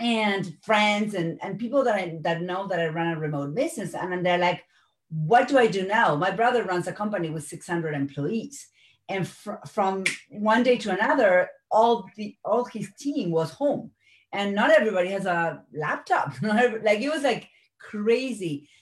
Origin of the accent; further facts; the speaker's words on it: Argentina; I'm originally from Argentina, and in Latin America, the concept of virtual business is just a thought.